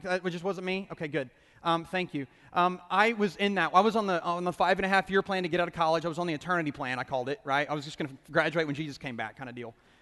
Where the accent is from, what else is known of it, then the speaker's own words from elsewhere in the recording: Edmond, Oklahoma, United States; I grew up in Oklahoma, like I said, in Edmond, and single parent family, and living with my mom.